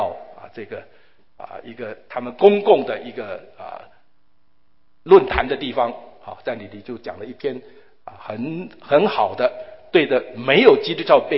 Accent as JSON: {"language": "Chinese", "country": "China", "said": "我们中国人这个很多的用词就包含了一些感觉哈"}